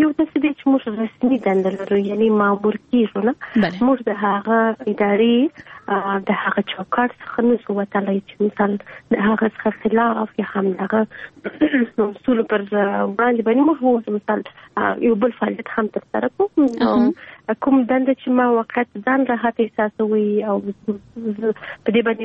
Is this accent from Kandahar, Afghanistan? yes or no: yes; Kandahar, Afghanistan; زه د کندهار یم او هم زه د کندهار ته کار کوم